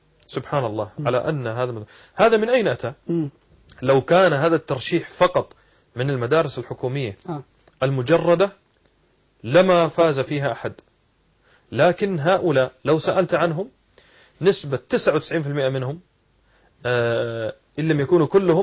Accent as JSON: {"language": "Arabic", "country": "Saudi Arabia", "said": "وأنا رأيت نماذج يعني عندنا في السعودية وحتى هنا يعني سمعت بها في مصر"}